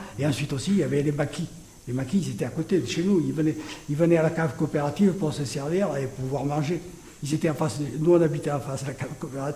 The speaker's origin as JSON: {"language": "French", "region": "Occitanie", "country": "France", "said": "Comme je suis originaire des Cévennes, les Cévennes, c'est un pays foutu, parce qu'il y avait des mines avant, il y avait 15 000 habitants, tout le monde est parti."}